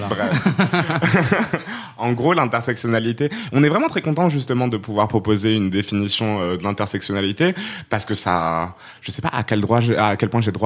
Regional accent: Rabat, Rabat-Salé-Kénitra, Morocco; now in France; avant j'étais à Poitiers et à la base je suis marocaine, je viens de Rabat, donc ma première étape ça a été en France, ça a été Poitiers

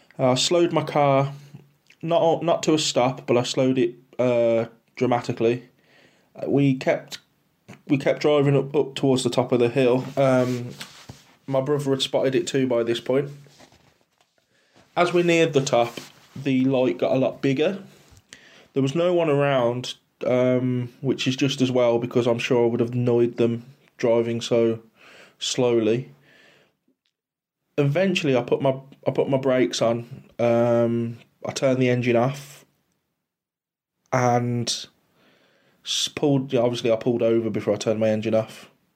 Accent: Halesowen, West Midlands, United Kingdom; I come from the West Midlands in England

